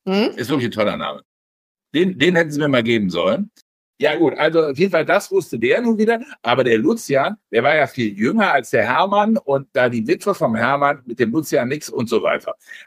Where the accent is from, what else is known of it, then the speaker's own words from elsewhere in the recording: North Rhine-Westphalia, Germany; Ich bin ja am Niederrhein aufgewachsen